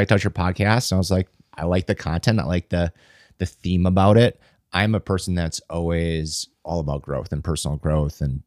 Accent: Cedarburg, Wisconsin, United States; So I'm from Cedarburg, Wisconsin. Grew up there.

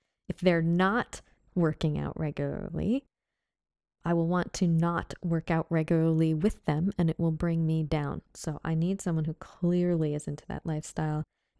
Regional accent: United States; I'd rather not date an American. I'm from America and I love Aussies.

